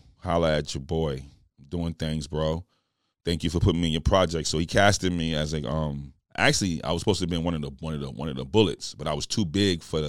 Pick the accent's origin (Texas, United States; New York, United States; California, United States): New York, United States; New York City; also born or lived in the South; I'm more Dirty Dirty than I am NYC, because people don't know, I was raised in New York, but I was molded in the South.